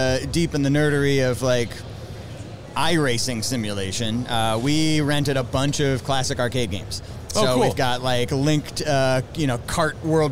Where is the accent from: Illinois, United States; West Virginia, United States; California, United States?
Illinois, United States; Chicago; So within our community also, we're from Chicago, right? What does it do in Chicago? It snows.